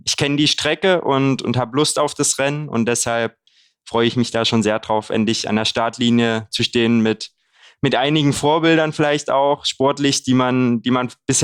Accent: Haselbachtal, Saxony, Germany; mein Heimatort, das kleine Dorf Haselbachtal, die Gemeinde Haselbachtal kommt aus dem Speckgürtel von Dresden

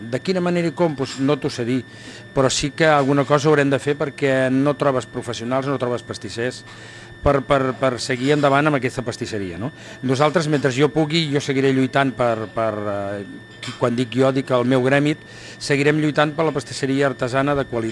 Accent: Tarragona, Catalonia, Spain; Som molt tarragonis, com tots, no? Però aquí a casa meva estimem molt la nostra ciutat, som molt de Tarragona

